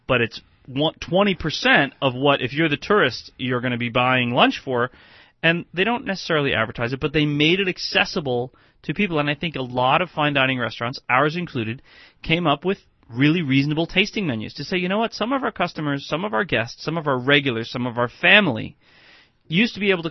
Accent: New Jersey, United States; I'm from Jersey. I can't help it.

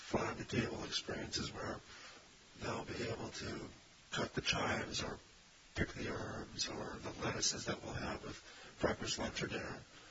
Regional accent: Wisconsin, United States; I grew up in Wisconsin, and I think I can make great dinners and products within just a few miles of Sheboygan.

